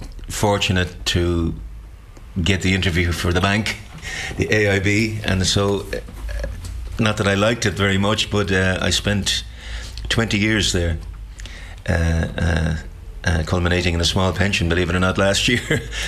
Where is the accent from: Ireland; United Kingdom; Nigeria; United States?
Ireland; Dublin, Leinster; I'm originally from Dublin. I was born in Inchicore in Dublin in 1960, showing my age